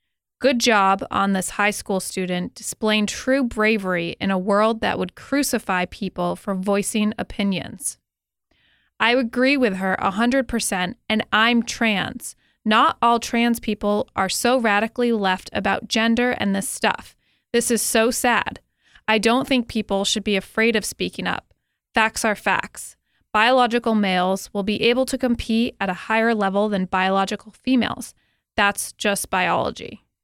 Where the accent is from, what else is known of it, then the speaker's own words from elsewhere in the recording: Connecticut, United States; when I visited you in my home state of Connecticut.